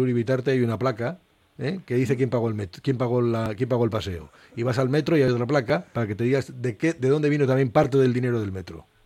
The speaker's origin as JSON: {"language": "Spanish", "region": "Basque Country", "country": "Spain", "said": "Yo soy un internacionalista vasco."}